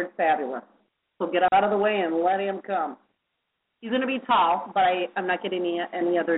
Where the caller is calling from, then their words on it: Long Island, New York, United States; From Long Island.